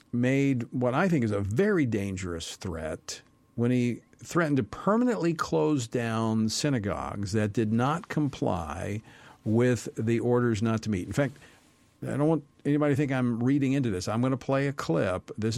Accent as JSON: {"language": "English", "region": "Louisiana", "country": "United States", "tie": "born or raised there", "said": "actually in my hometown back in Louisiana"}